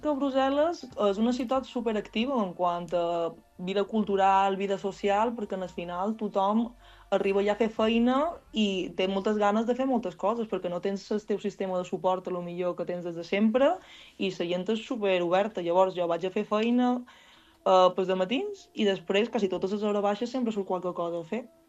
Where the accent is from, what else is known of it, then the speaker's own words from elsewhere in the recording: Palma, Balearic Islands, Spain; Jo sóc de Palma, de Rafal.